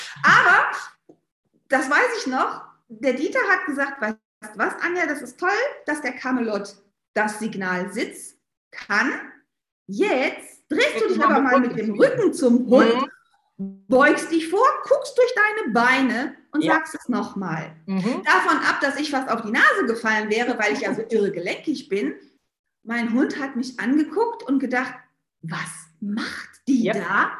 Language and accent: German; North Rhine-Westphalia, Germany; Bei uns im Pott heißt das Muckibude.